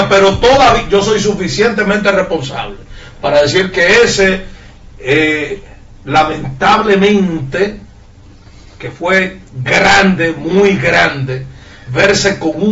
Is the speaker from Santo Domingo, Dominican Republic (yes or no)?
yes; Los Alcarrizos, Santo Domingo, Dominican Republic; also born or lived in Las Matas de Farfán; Nací en el Naranjo de las Matas de Farfán. Tuve la desdicha de criarme en esta selva que le llaman ciudad. Y soy un pata polvosa del municipio Los Alcarrizos, específicamente del barrio Los Libertadores.